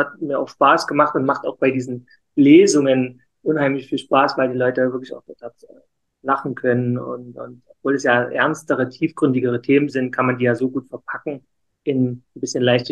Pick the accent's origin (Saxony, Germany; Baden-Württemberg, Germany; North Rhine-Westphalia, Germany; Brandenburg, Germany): Saxony, Germany; accent: Saxon; bis dahin, wo man als Zuhörer kein Ohrenbluten bekommt, meinem sächsischen Dialekt, würde ich das dann noch ausweiten können